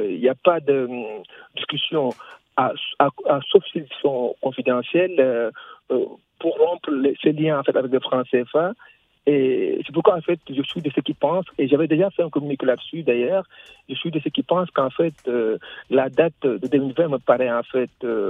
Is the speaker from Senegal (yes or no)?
yes; Senegal; Moi je suis originaire du Sénégal